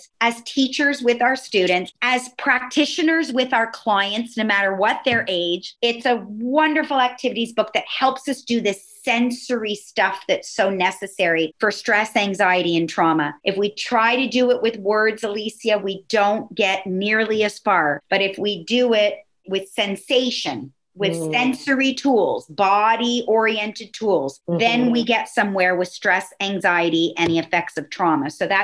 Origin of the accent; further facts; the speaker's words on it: Canada; Now you're going to know the Canadian in me. I'm from Canada.